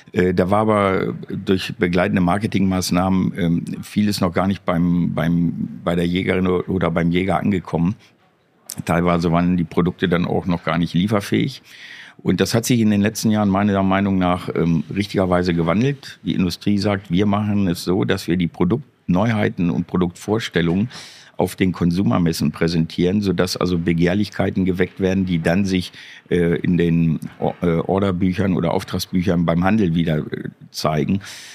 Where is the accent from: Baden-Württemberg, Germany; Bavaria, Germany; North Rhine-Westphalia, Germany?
North Rhine-Westphalia, Germany; Dortmund; Als Dortmunder ist Dortmund natürlich immer gesetzt.